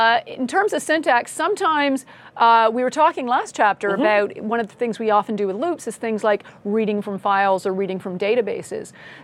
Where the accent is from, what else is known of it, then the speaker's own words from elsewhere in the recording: Canada; I am a Canadian, I did go with kilometers